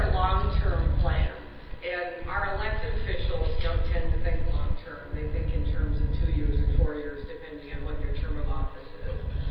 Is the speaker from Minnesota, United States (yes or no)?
yes; Minnesota, United States; I'm from Minnesota as well, so thank you.